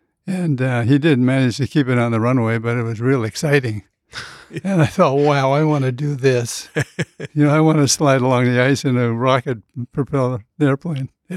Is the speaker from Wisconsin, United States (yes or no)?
no; North Dakota, United States; born there; I was born in North Dakota, and all the airplanes flew over North Dakota.